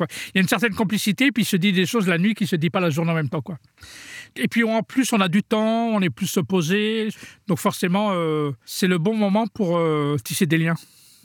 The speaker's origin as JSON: {"language": "French", "town": "Mantes-la-Jolie", "region": "Île-de-France", "country": "France", "tie": "born or raised there", "said": "Mes frères et sœurs sont tous nés en France et j'ai grandi dans le quartier du Val-Fouré à Mantes-la-Jolie. C'était l'un des plus grands quartiers de France."}